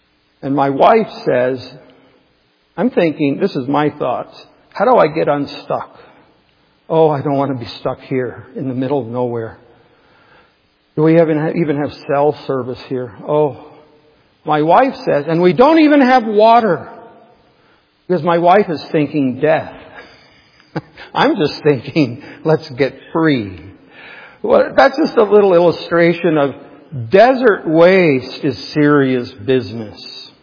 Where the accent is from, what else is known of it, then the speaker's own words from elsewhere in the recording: Southwest, United States; I was raised in the Southwest, so I get it a little bit.